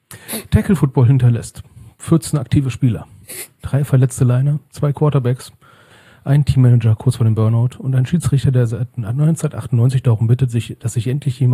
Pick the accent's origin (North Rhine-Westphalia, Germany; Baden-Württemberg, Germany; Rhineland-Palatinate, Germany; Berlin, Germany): Berlin, Germany; Entschuldigung, ich bin Berliner, ich kenne dieses Wort nicht.